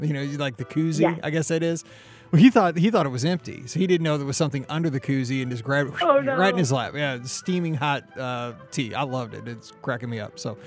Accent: Midwest, United States; I'm from the Midwest.

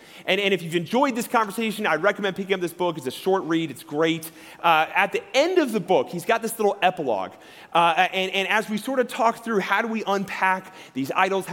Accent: Ohio, United States; now in Colorado, United States; I grew up in Ohio, and I love just like that I get to live in Colorado.

